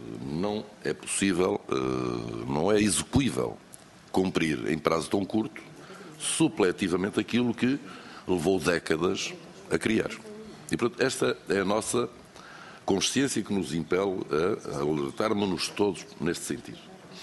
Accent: Aveiro, Portugal; born there; Eu nasci no Val do Voga

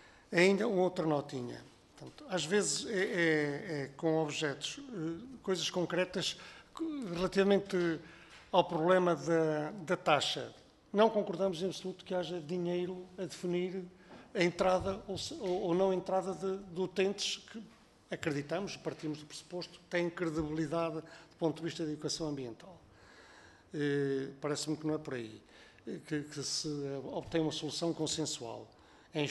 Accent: Vila Real, Portugal; porque eu sou natural de Vila-real

